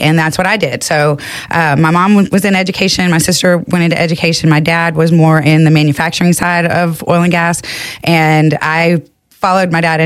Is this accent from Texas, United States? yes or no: yes; Houston, Texas, United States; But yeah, I grew up in East Houston. So where I come from, we didn't have to go outside really to know which way the wind was blowing where I grew up off Highway 90